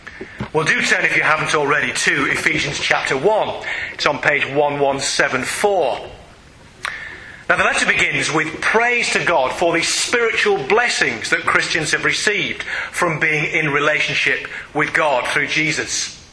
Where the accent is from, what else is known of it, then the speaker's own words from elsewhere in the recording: Yorkshire and the Humber, United Kingdom; Now, being a Yorkshireman and knowing that generally speaking you don't get over note, I ignore them.